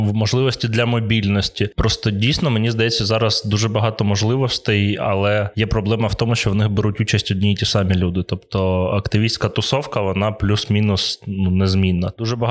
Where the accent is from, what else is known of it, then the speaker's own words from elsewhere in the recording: Alchevsk, Luhansk Oblast, Ukraine; бо в Алчевську, звідки я родом, молодіжних організацій було, в принципі, дві.